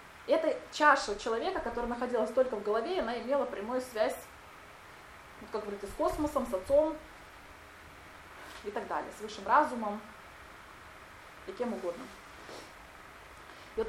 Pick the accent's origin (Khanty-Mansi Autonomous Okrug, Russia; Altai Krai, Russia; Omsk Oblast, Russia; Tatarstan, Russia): Tatarstan, Russia; я выросла в Татарстане